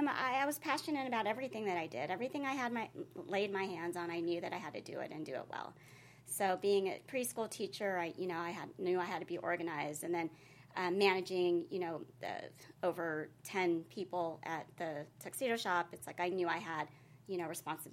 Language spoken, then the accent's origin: English; Philippines; moved away; I'm from the Philippines, and mm-hmm. When we moved out here, we really didn't have much